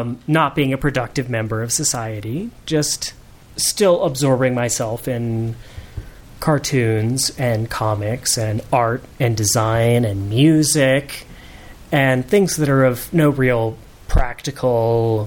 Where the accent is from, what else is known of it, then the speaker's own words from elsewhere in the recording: Opelika, Alabama, United States; I grew up in South Central Alabama. I was born in Opelika.